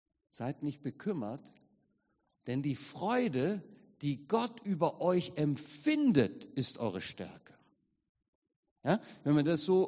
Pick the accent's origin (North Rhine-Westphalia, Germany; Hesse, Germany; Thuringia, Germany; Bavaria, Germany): Hesse, Germany; ich komme nun aus dem Wittgensteiner Land inzwischen, habe das hessische Hinterland ein bisschen verlassen, lebe den kleinen Grenzverkehr zwischen Bad Larsfurt und Wallau.